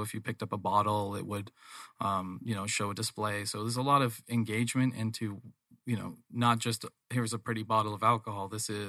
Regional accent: England, United Kingdom; born there; accent: English; actually, because I'm originally born in England. So my accent is actually an English accent when I'm drinking or talking to my mom.

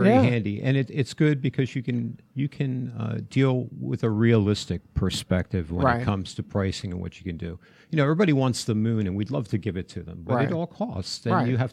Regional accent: Trenton, New Jersey, United States; And I started out in the Northeast. I'm originally from Trenton, New Jersey.

